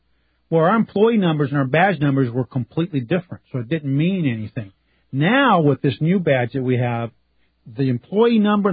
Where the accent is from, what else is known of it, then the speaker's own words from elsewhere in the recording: Los Angeles, California, United States; now in Texas, United States; I'm from L.A. I know. I'm from Texas now, buddy.